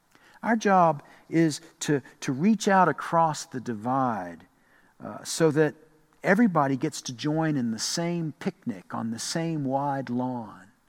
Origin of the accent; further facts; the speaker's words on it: Hampton, Virginia, United States; When I dream of my hometown in Hampton, Virginia, along the Chesapeake Bay.